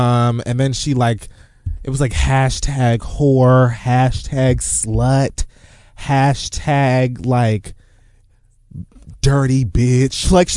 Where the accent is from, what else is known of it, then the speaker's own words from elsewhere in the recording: Jamaica; And I'm fucking Jamaican.